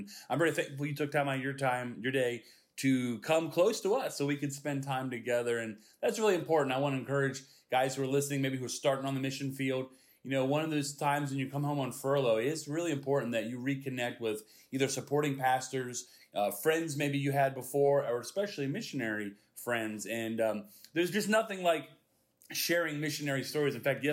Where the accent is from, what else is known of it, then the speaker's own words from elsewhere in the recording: Martinsburg, West Virginia, United States; also born or lived in Maryland, United States; I was born in Maryland, but grew up majority of my years here in Martinsburg, West Virginia.